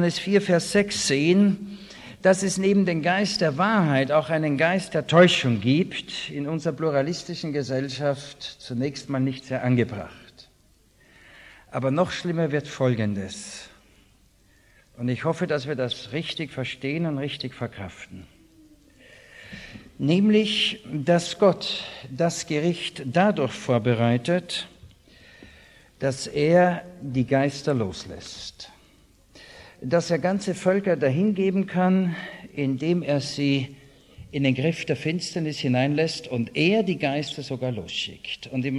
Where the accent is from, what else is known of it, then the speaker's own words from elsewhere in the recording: Austria; Und ich selber als Österreicher, das Land war damals noch ziemlich konservativ